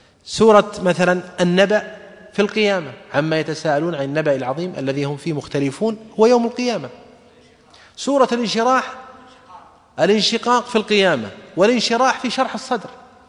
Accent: Saudi Arabia; واحد يا إخواني عندنا في السعودية رايح بيفرغ أراضي لأولاده

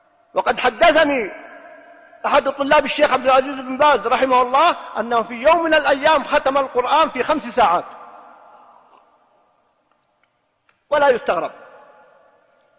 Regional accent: Riyadh, Riyadh Province, Saudi Arabia; هذه الحالة قبل 3 سنوات موجود عندنا في الرياض

